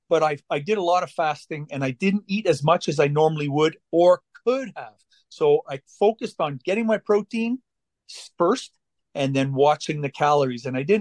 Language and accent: English; Canada; So I'm from Canada. I'm Canadian.